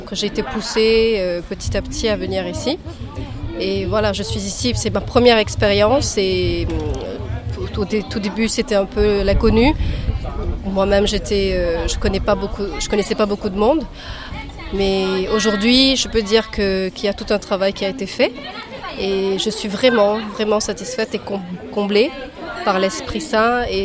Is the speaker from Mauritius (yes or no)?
yes; Mauritius; j'ai 27 ans, je suis mauricienne.